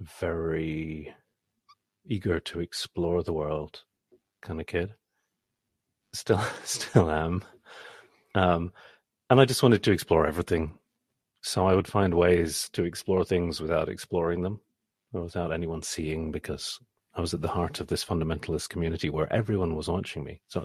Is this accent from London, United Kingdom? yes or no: no; South East England, United Kingdom; also born or lived in Switzerland; So I grew up in Switzerland, in southern England